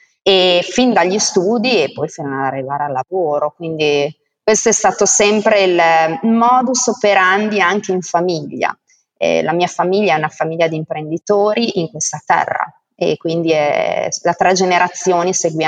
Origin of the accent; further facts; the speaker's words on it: Modena, Emilia-Romagna, Italy; Io sono di Modena, sono nata in provincia di Reggio, però poi sono sempre nata e cresciuta a Modena, la mia famiglia è di Modena.